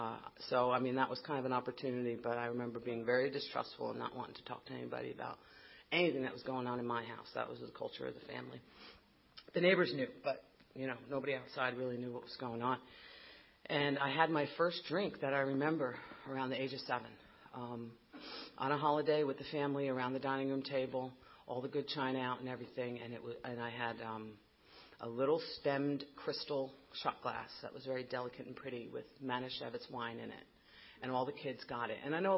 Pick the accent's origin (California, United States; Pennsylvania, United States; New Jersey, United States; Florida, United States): New Jersey, United States; So I grew up in New Jersey. I grew up in what I fondly kind of think of as a good white trash town in Middlesex County.